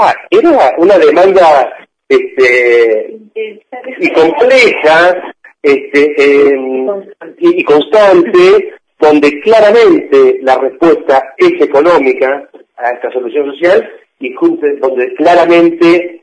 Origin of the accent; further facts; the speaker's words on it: Azul, Buenos Aires Province, Argentina; yo soy de Azul